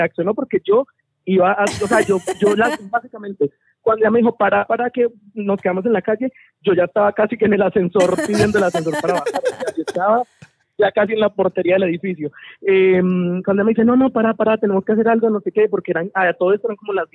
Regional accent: Bogotá, Colombia; Yo estoy en Armenia. Pues yo soy de Bogotá, vivo en Bogotá, pero pues estoy de vacaciones en Armenia.

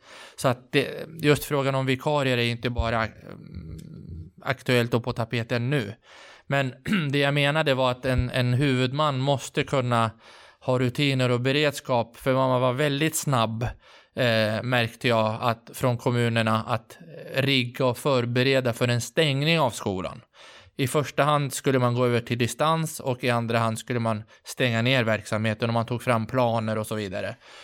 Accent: Västerås, Västmanland County, Sweden; Men i min hemkommun, som jag kommer ifrån, Västerås

